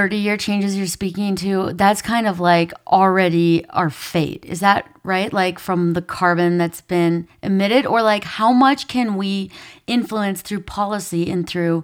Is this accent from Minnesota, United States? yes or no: yes; Minnesota, United States; now in Park City, United States; I grew up in Minnesota, and so winter and cold was a way of life.